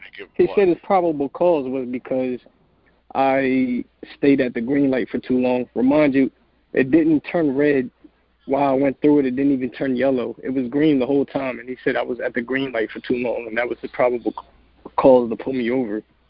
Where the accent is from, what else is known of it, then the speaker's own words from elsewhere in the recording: Delaware, United States; I'm from Delaware.